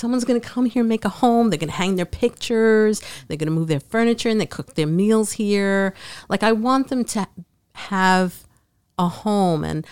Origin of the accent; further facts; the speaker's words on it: New York, United States; I grew up in New York, you know.